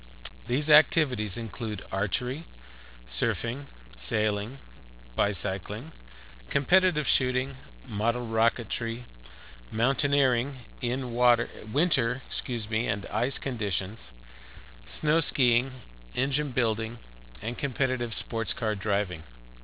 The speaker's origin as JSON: {"language": "English", "town": "San Diego", "region": "California", "country": "United States", "tie": "born or raised there", "said": "I grew up in San Diego, and since I was young, I have always had a strong interest in the main sciences of biology, chemistry, and physics."}